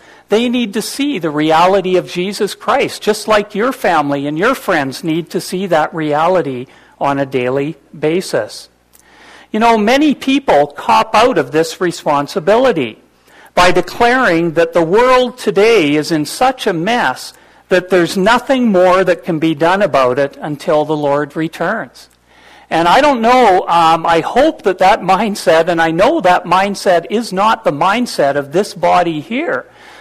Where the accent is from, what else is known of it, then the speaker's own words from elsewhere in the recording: Brandon, Manitoba, Canada; You know, every time I go back to my hometown, Brandon, there used to be two old churches